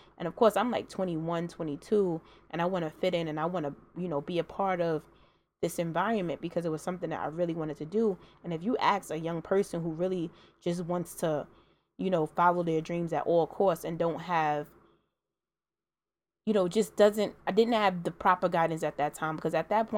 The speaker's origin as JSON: {"language": "English", "town": "Brooklyn", "region": "New York", "country": "United States", "said": "I'm not saying that's like an excuse, but I'm from Brooklyn, East New York to be exact"}